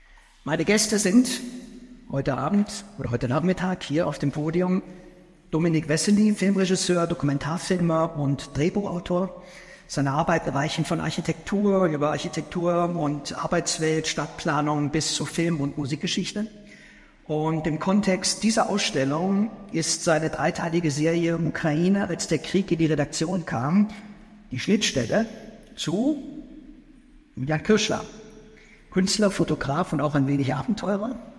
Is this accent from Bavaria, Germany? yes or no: no; Freiburg, Baden-Württemberg, Germany; ich komme aus Freiburg, ich bin gelernter Historiker